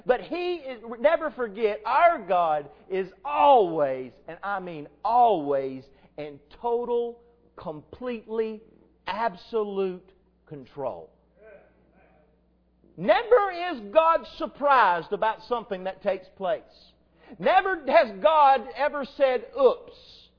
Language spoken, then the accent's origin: English; Greenwood, South Carolina, United States; My hometown is Greenwood, South Carolina, about 2 hours, hour and 45 minutes east of here. Take Highway 72, take you straight almost to my doorstep. That's where I grew up.